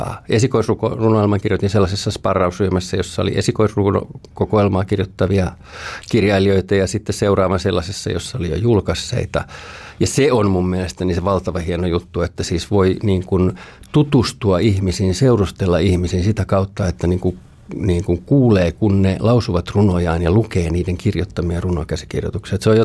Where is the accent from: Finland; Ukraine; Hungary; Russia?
Finland; Helsinki, Uusimaa; Kuten monet helsinkiläiset, niin en tavallaan mistään. Mä olen syntynyt täällä, mutta jos menee kaupungin hautausmaille, niin sieltä ei löydy yhtään sukulaista. Et juuret vie yhtäältä tuonne Satakuntaan. Ja jossain määrin Turun seudulle ja sitten toisaalta Pohjois-Pohjanmaalle ja Oulun tienoille.